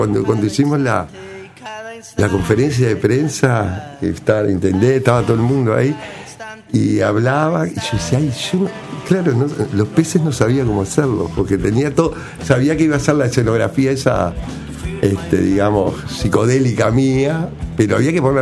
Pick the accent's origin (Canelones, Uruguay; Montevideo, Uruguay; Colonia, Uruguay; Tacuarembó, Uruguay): Montevideo, Uruguay; De la Ciudad Vieja hasta Palermo, en medio de toda mi zona, ¿no? Soy más de Palermo, pero vivo ahora por acá.